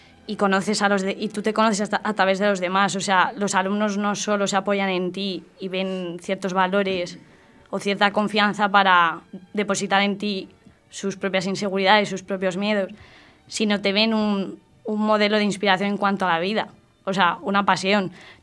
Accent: Vallecas, Community of Madrid, Spain; accent: Vallecas; yo tengo 25 años y reconozco que, por mi carácter de vallecano y mi propio dialecto de allí

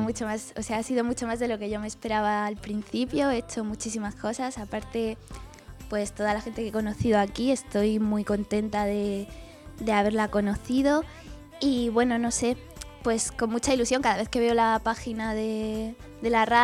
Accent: Motril, Andalusia, Spain; volveré a mi casa, que yo soy de Motril, en Granada

